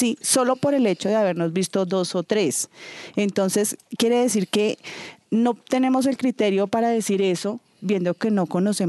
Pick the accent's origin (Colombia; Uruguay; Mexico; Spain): Colombia; primero nosotros como colombianos tenemos que cambiar la perspectiva que tenemos